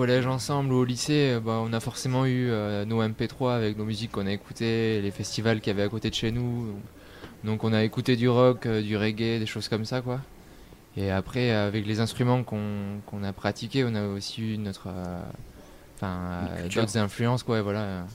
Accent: Nouvelle-Aquitaine, France; now in Bordeaux, France; En fait, on est du Médoc à l'origine. Et maintenant, on est tous installés sur Bordeaux pour les études, faire la musique ensemble.

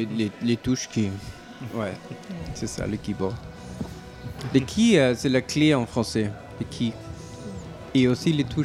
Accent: Austria; first language German; French is a second language; Non, oui, moi je viens d'Autriche, donc je parle allemand et j'écris en anglais aussi.

